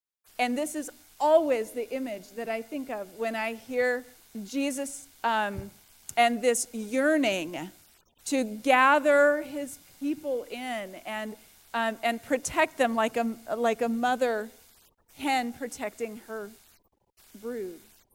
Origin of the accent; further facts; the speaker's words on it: Topeka, Kansas, United States; And I think that I was placed there because I'm from Kansas. We're all farmers in Kansas.